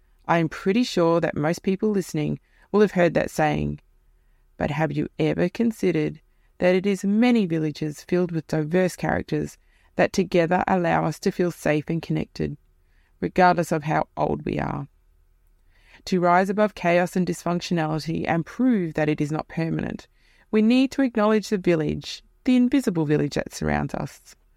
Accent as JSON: {"language": "English", "town": "Alice Springs", "region": "Northern Territory", "country": "Australia", "tie": "born there", "said": "I was born in Alice Springs, the true Aboriginal name being Mbamtra, belonging to the Arrernte people, traditional owners."}